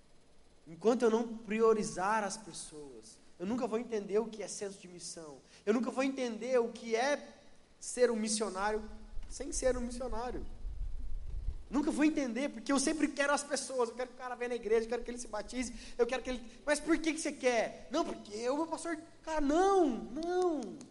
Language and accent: Portuguese; Curitiba, Paraná, Brazil; Mas eu sou curitibano, né?